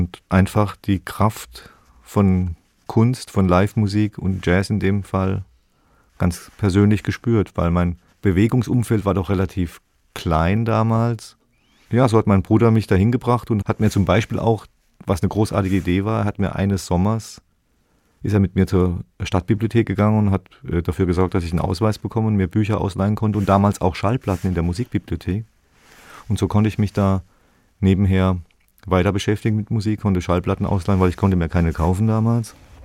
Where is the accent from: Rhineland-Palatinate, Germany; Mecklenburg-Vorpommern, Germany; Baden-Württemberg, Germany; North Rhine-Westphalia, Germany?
Baden-Württemberg, Germany; Mannheim; ich bin in Mannheim geboren, ich bin da zur Schule gegangen und habe dann in Heidelberg studiert und in Mannheim aber wohnen geblieben, weil es da so schön ist. Und irgendwann bin ich nach Heidelberg gezogen und kann jetzt von meinem Balkon aus auf Mannheim schauen